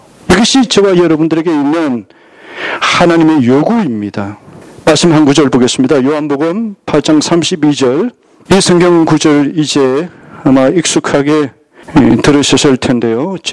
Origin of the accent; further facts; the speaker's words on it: Gyeongsang, South Korea; 저는 경상도 사람이고 제가 자란 환경, 또 가정, 주위에 보는 사람들 말 언어 자체가 엄청나게 거칠고